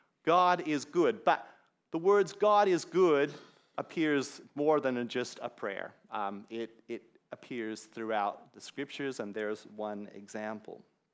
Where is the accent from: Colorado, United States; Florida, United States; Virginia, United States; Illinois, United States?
Colorado, United States; it comes from my home state of Colorado.